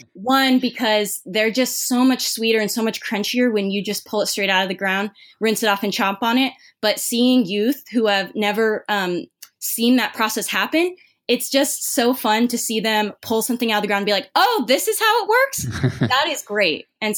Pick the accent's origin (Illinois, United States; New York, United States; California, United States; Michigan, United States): California, United States; Irvine; now in Los Angeles, United States; You know, I grew up in Orange County in Irvine. I went up to school at UC Santa Cruz